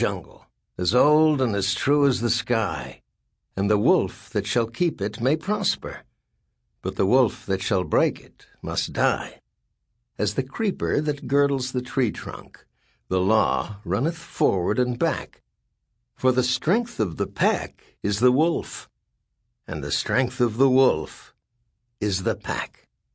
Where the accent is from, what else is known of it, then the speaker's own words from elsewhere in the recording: Mexico; Growing up in Mexico, I was taught that only women can have emotions.